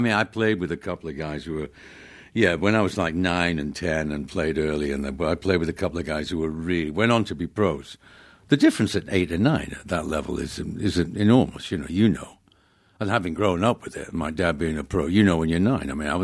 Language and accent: English; Stretford, North West England, United Kingdom; I grew up in Manchester, mm-hmm. England. Stretford, actually. Stretford.